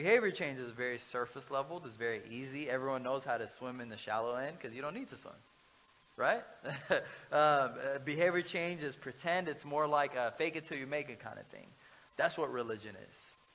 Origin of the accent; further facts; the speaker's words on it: Dallas, Texas, United States; I'm also from Dallas, so it's like Dallas, if you say crap, you're excommunicated from the church.